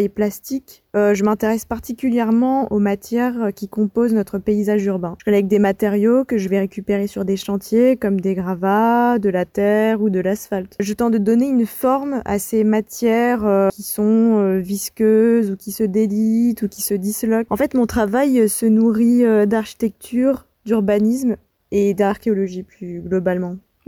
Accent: Toulon, Provence-Alpes-Côte d'Azur, France; born there; j'ai 28 ans, je suis née à Toulon et je suis artiste.

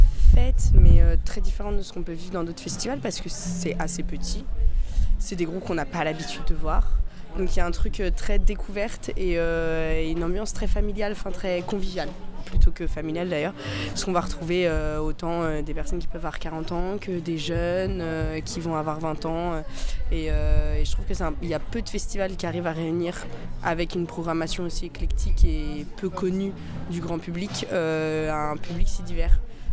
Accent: Paris, Île-de-France, France; Paris à la base.

